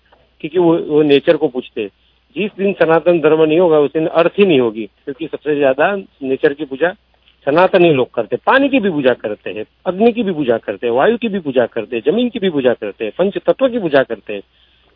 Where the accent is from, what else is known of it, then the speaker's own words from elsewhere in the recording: Gujarat, India; हम गुजरात से हैं, गुजरात में कितने लोग कराची से आए थे